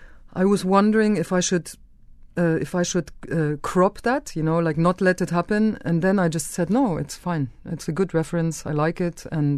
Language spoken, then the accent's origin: English; Germany; I'm half German. I grew up in Germany and I have a very German voice.